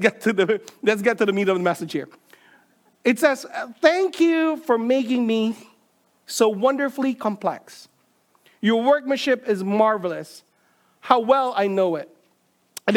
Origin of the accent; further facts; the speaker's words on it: Manila, Metro Manila, Philippines; I grew up in Manila